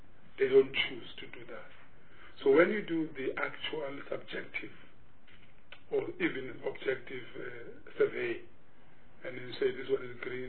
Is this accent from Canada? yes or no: no; South Africa; I grew up in South Africa, I was not born elsewhere.